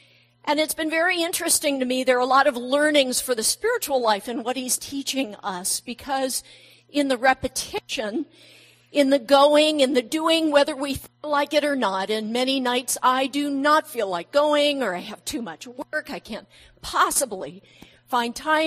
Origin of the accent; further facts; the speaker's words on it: California, United States; I'm from California, and Mike just strikes me immediately as a surfer.